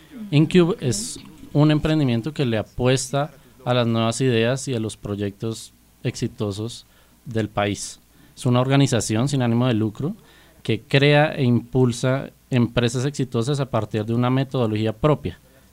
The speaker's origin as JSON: {"language": "Spanish", "region": "Bogotá", "country": "Colombia", "said": "Bueno, yo soy bogotano, yo soy ingeniero industrial de base."}